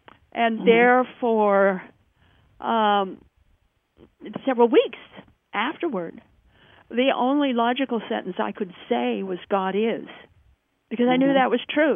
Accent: Boise, Idaho, United States; So January 2, 1977, I come from Boise, Idaho. And then, you know, we're talking snow, we're talking ice.

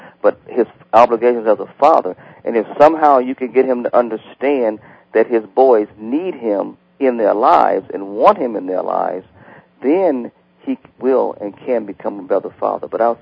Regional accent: Alabama, United States; born there; Well, when I grew up, I was born in Alabama, and my brother is 17 years older than I was

